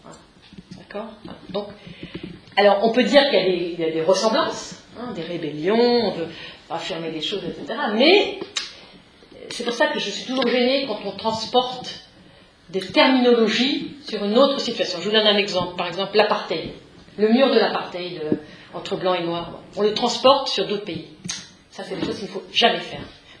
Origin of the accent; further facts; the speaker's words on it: France; chez nous en France